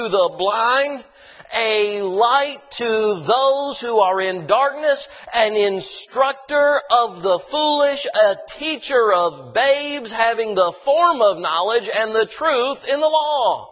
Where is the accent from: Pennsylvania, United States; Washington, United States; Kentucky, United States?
Kentucky, United States; I'm from Kentucky, eastern Kentucky. I like mountains.